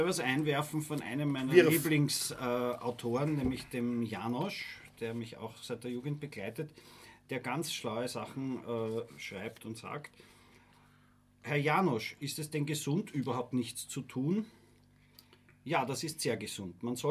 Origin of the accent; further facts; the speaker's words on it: Graz, Styria, Austria; an meiner Schule in Graz, ich komme aus Graz